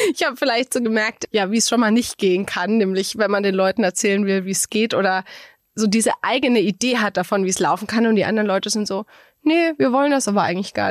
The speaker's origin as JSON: {"language": "German", "town": "Bamberg", "region": "Bavaria", "country": "Germany", "said": "bin dann einfach zu Radio Bamberg, wo ich herkomme."}